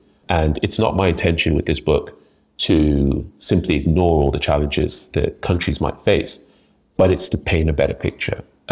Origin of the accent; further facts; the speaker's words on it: Nigeria; as a Nigerian myself, if I want to, you know, better understand Nigeria, to work to help Nigeria better face the future